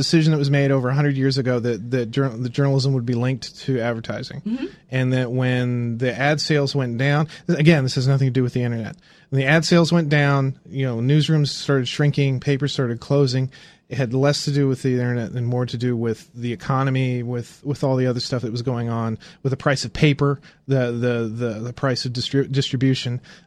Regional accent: Indiana, United States; I grew up in Indiana.

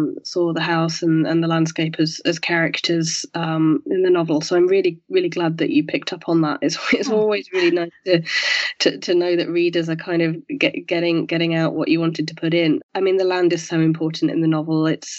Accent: York, Yorkshire and the Humber, United Kingdom; I grew up in York, where I now live, although I did spend time away from my hometown.

